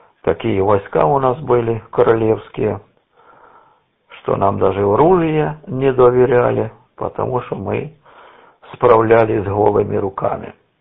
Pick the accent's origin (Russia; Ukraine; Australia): Ukraine; Sviatohirsk, Donetsk Oblast; now in Kropyvnytskyi, Ukraine; я сам родом с Донецкой области, поближе к Харьковской области, Святогорск, Святогорская лавра, так что я оттуда родом.